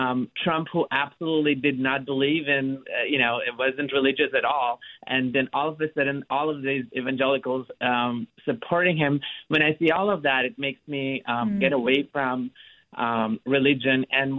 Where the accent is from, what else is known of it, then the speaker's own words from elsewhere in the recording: India; now in San Francisco, United States; So I am also an immigrant. I grew up in India, and, you know, you see, I'm an atheist now.